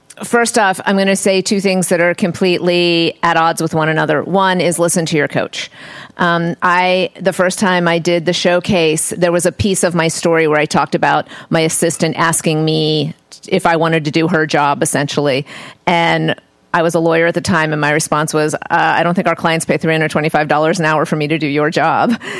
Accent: Indiana, United States; I have a game night, like, you know, because I'm from Indiana, so we have game nights.

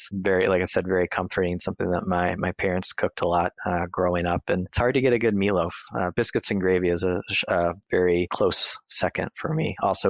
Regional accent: Kentucky, United States; I'm originally from the South, from Kentucky, actually. And so I grew up eating a lot of, you know, Southern food

